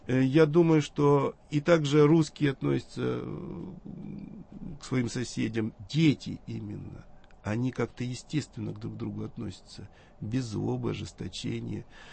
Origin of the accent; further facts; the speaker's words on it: Urals, Russia; Да, я с Урала.